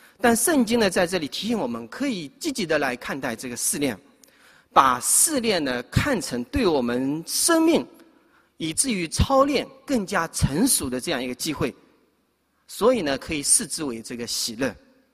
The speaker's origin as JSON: {"language": "Chinese", "town": "Hangzhou", "region": "Zhejiang", "country": "China", "tie": "born or raised there", "said": "我呢这个信主是在我的老家浙江杭州的一个农村里面信主的。"}